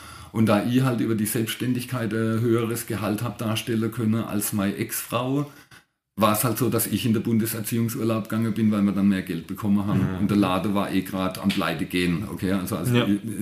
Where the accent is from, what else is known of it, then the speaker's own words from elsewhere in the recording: Eppingen, Baden-Württemberg, Germany; weil ich zu viel Heimweh gehabt, einfach nach Eppingen, wo ich herkomme.